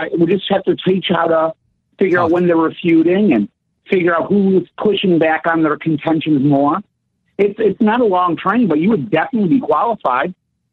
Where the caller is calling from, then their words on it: Woodbridge, Virginia, United States; I'm calling from Woodbridge, Virginia.